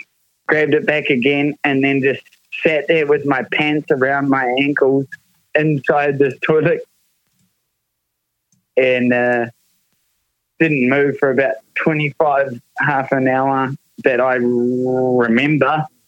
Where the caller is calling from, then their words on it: Auckland, New Zealand; also born or lived in Australia; I'm calling from Auckland, New Zealand.